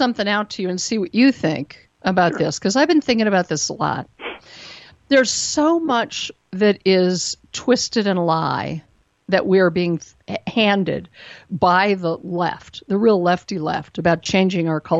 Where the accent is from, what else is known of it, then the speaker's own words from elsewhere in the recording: United States; I'm not just a Jew, I'm an American, I'm female, I'm an individual.